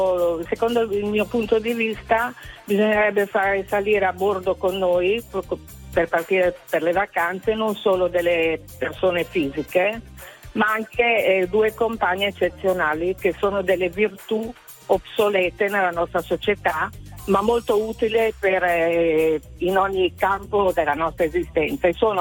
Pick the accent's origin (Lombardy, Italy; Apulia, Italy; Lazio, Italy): Lombardy, Italy; Milan; io per esempio sono di Milano, chiamo da Ceriale, in Liguria, dove sono in vacanza.